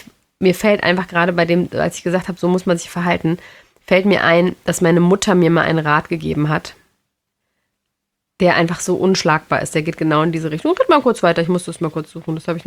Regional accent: United States; out of my league, wie ich als Amerikanerin sagen soll

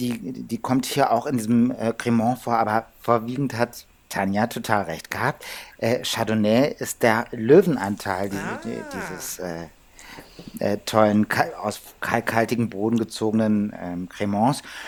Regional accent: Hamburg, Germany; als Hamburger natürlich lecker Butterschorle.

